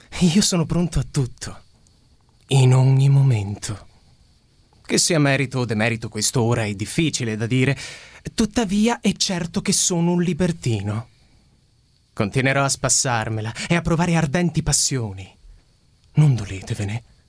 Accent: Palermo, Sicily, Italy; now in Rome, Italy; Vengo da Palermo, però vivo a Roma da 2 anni e mezzo più o meno ormai.

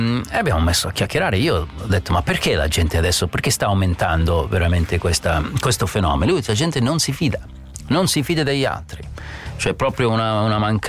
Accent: Lovettsville, Virginia, United States; Italian is a second language; Lovettsville, il mio paese in Virginia.

